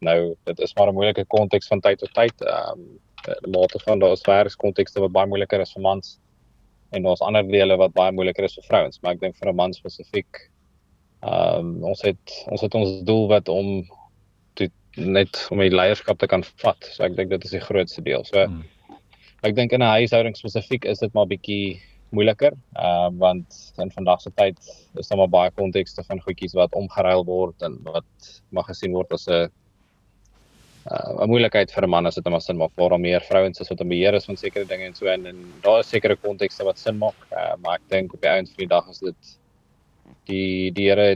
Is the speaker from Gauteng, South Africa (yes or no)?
yes; Pretoria, Gauteng, South Africa; moved away as an adult; now in Cape Town, South Africa; Ek is 'n jong man, ek is in my 33's. Ek is daarom nie te oud nie en ook nie te jonk nie. Maar ja, ek kom eintlik oorspronklik van Pretoria af waar ek groot geword